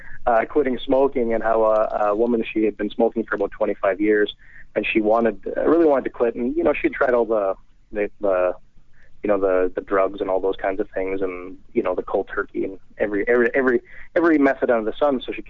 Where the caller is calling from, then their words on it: Canada; I'm up in Canada.